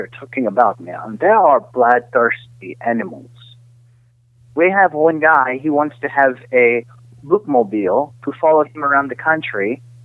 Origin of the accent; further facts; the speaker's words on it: Sweden; English is a second language; Yeah, of course. I'm from Sweden.